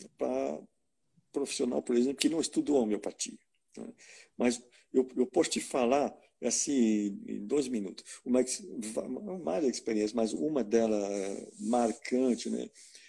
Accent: Switzerland; que eu sou suíça

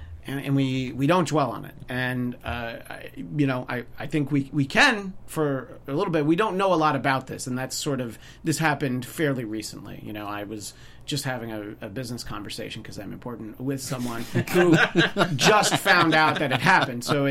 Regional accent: New York, United States; I'm from New York originally

